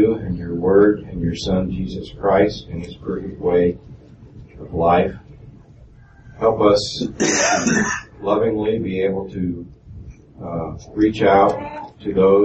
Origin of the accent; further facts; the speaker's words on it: Joplin, Missouri, United States; I'm from Joplin, Missouri.